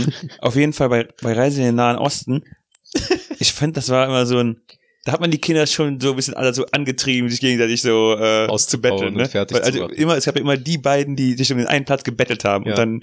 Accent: China; Ja, und ich bin auch nicht Russe, ich bin Chinese.

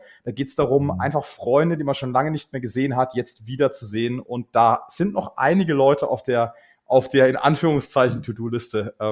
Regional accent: Karlsruhe, Baden-Württemberg, Germany; born there; also born or lived in Munich

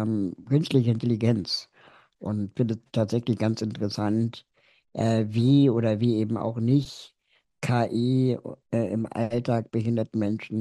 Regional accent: Berlin, Germany; ich bin aus Berlin

